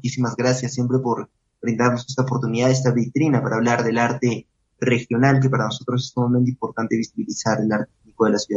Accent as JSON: {"language": "Spanish", "region": "Cusco", "country": "Peru", "said": "somos cusqueños, pero hemos tenido que emigrar justamente porque no hay esa formación académica profesional en nuestra ciudad de origen"}